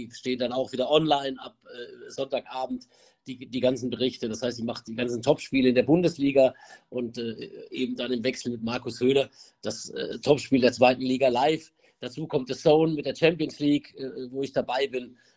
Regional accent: Mühlacker, Baden-Württemberg, Germany; Ich bin in Pforzheim geboren, dann bin ich in einem Kaff 9 Kilometer von Pforzheim entfernt aufgewachsen. In diesem Kaff, das hieß Mühlacker Enzberg, gibt es einen Grenzstein, der sozusagen Baden und Württemberg trennt.

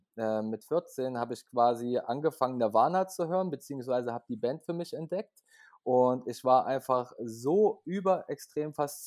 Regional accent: Leipzig, Saxony, Germany; Ich komme aus Leipzig, bin auch geboren in Leipzig.

